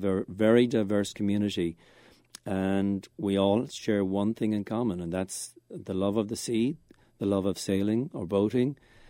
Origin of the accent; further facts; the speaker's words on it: Ireland; moved away as an adult; now in San Francisco, United States; I grew up in Ireland. I was born in Ireland. And Dublin was my last city before I moved to San Francisco in 97.